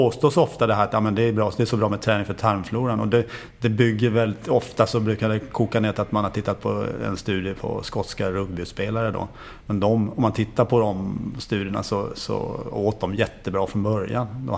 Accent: Sweden; Så att det är en annan, det är ju en inställning som kan göra att man själv som svensk blir lite frustrerad ibland då

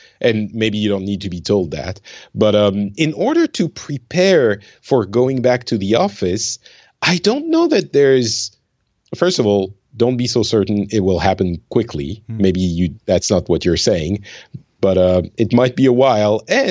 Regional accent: St. Louis, Missouri, United States; There you go. I'm definitely from the St. Louis area.

